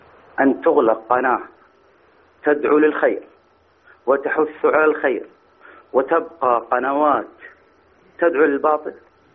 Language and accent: Arabic; Saudi Arabia; أنا من السعودية، والله لا أسمح أحد يتجرع على هذه الدولة